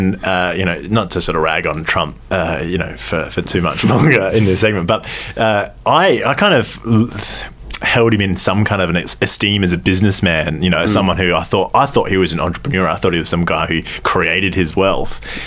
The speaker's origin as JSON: {"language": "English", "country": "Australia", "said": "as an Australian"}